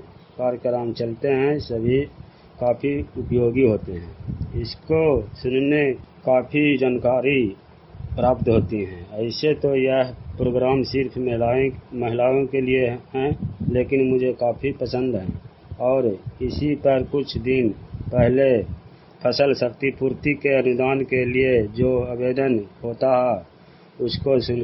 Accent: Manikpur, Bihar, India; ग्राम मानिकपुर, प्रखंड चंडी का निवासी हूँ।

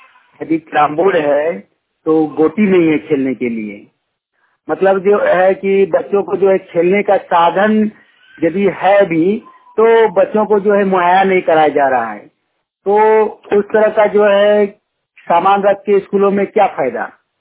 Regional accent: Kasmar, Jharkhand, India; ग्राम कसमार चट्टी, पंचायत कसमार, जिला बोकारो, राज्य झारखंड का निवासी हूँ। मैं इस समय अपने गांव कसमार चट्टी से बोल रहा हूँ।

